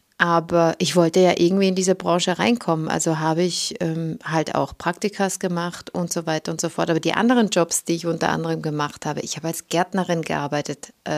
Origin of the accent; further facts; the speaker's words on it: Switzerland; Ich bin aufgewachsen in der Schweiz mit 3 älteren Brüdern, mit meinen Eltern